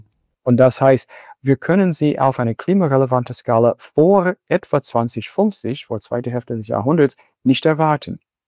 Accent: United States; als Amerikaner bin ich von Natur aus ziemlich optimistisch.

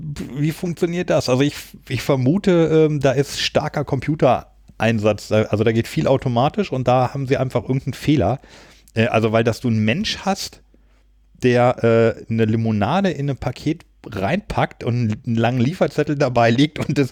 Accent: Hannover, Lower Saxony, Germany; ich würde die Wappen von Hannover oder Großburg-Wehl auch nicht erkennen, also jetzt von meinen Heimat.

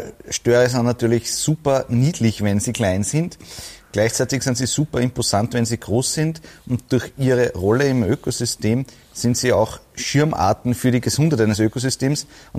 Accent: Linz, Upper Austria, Austria; Gut, ich bin in Linz nahe den Traunauen aufgewachsen

